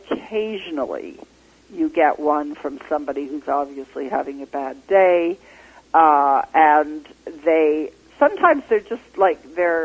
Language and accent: English; Canada; I'm also, as a Canadian, maybe a little more level-headed than some of my U.S. counterparts